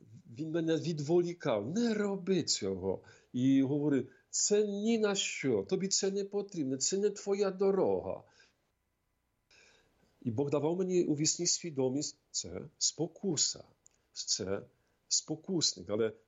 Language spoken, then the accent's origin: Ukrainian; Poland; Ukrainian is a second language; з мого рідного міста в Польщі